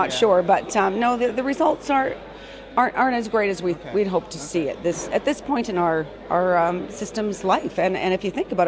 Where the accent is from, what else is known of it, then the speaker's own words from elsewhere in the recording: Canada; And I'm originally from Canada, so I get to see a lot of my old buddies.